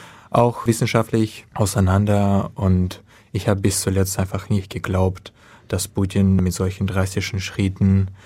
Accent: South Russia, Russia; meine Familie wohnt in einer Stadt fast an der Grenze zu der Ukraine und man bekommt das auch mit, zum Beispiel der Flughafen, meine Heimatstadt wurde gesperrt, wie in ganz vielen Städten im Süden Russlands.

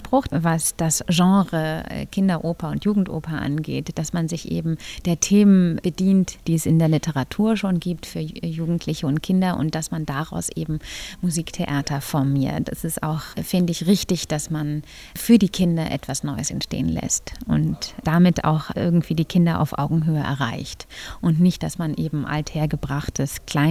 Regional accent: Hamburg, Germany; now in Stuttgart, Germany; weil ich komme ja auch aus Hamburg, da sind die Leute auch wesentlich trockener.

